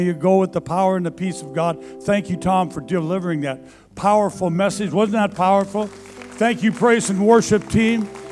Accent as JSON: {"language": "English", "country": "Norway", "said": "I'm originally from Norway, so I'm a Norwegian. A person from Norway is a Norwegian."}